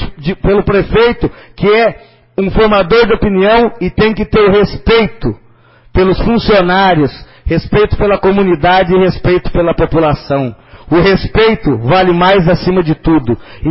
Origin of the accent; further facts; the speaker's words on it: Jataizinho, Paraná, Brazil; nasci, vivi e vou morrer em Jataizinho.